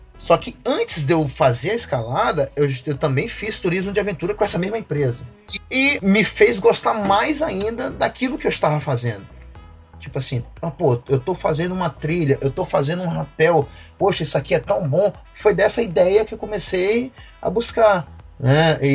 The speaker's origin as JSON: {"language": "Portuguese", "town": "Manaus", "region": "Amazonas", "country": "Brazil", "moved": "yes", "lives_now": "Espírito Santo, Brazil", "said": "Eu vim pra cá, pro Espírito Santo. É, pra quem não sabe, eu sou de Manaus, Amazonas."}